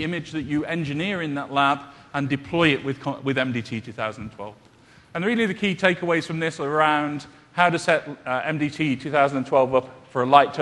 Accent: United Kingdom; You might tell by my accent, I'm from the UK. People often mistake it for Australian.

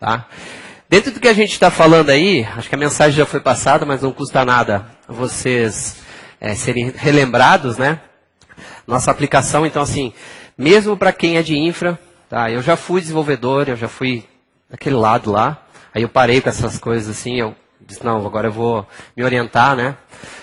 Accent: Campinas, São Paulo, Brazil; Tenho uma empresa, sou de Campinas.

